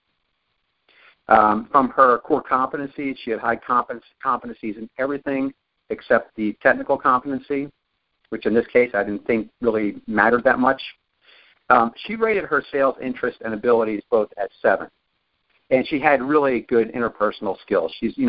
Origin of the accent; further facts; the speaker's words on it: Philadelphia, Pennsylvania, United States; So, I'm from Philadelphia, so I tend to talk a little fast. Around here, people understand me, but I'll try and slow it down a little bit so that you hear all this.